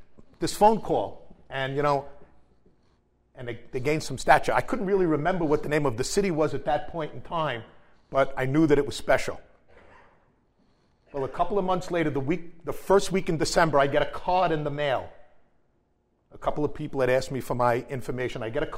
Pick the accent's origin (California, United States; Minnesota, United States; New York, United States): New York, United States; Queens; I grew up in Queens, New York. I kind of grew up in Flushing and in Rosedale.